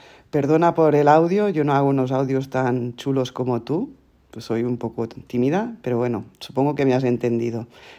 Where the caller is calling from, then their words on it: Andorra; de Andorra.